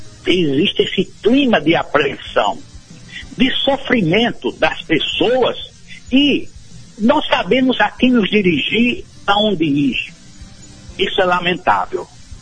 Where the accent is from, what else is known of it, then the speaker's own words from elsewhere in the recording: Guarabira, Paraíba, Brazil; eu sou guarabirense, eu nasci em Guarabira, moro em Guarabira